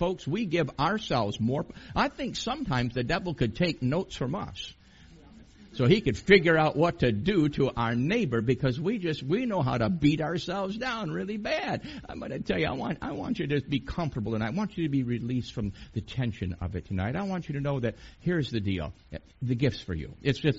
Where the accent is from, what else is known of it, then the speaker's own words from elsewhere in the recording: New York, United States; I've been living here in the South for many, many years now, but I was raised in New York, and I still can't get that out of me.